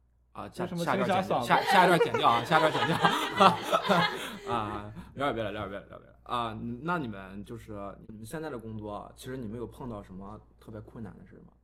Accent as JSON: {"language": "Chinese", "region": "Beijing", "country": "China", "said": "我们北京人就鱼肝。"}